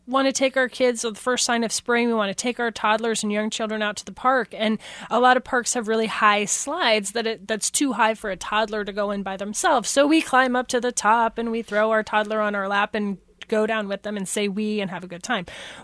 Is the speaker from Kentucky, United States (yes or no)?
no; Nebraska, United States; Well, I mean, I'm a Husker. I come from Husker Nation, right? Like, so football is ingrained with us in the Midwest